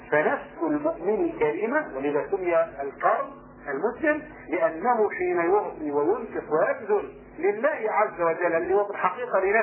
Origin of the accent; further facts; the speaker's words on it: Egypt; عكسنا احنا فدول مصريين